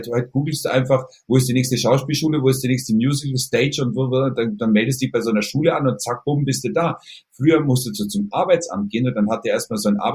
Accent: Kaufbeuren, Bavaria, Germany; Bei uns in Kaufbeuren gab es einen lokalen Radiosender

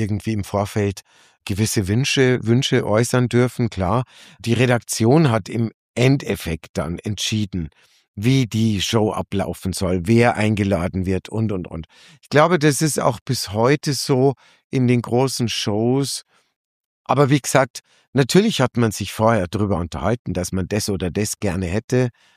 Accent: Munich, Bavaria, Germany; Für mich als Münchner und als Bayer ist es natürlich toll.

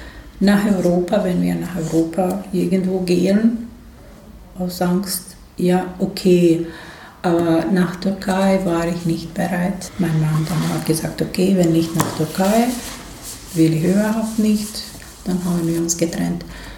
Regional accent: Srebrenica, Republika Srpska, Bosnia & Herzegovina; moved away as an adult; also born or lived in Novi Pazar; Ich bin in Srebrenica geboren, aufgewachsen, eigentlich in Potočari, wo jetzt Grabstätte ist. Dort bin ich geboren, so 500 Meter entfernt.

